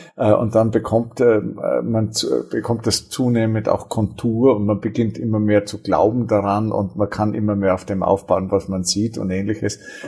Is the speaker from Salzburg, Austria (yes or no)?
yes; Seekirchen, Salzburg, Austria; also born or lived in Obertrum am See; Ich bin aufgewachsen auf einem Bauernhof. Ich bin geboren in Obertrum am See, weil meine Mutti von dort kam. Bin aufgewachsen in Seekirchen, im Grunde von den ersten Kindheitsbeinen auf einem Erbhof.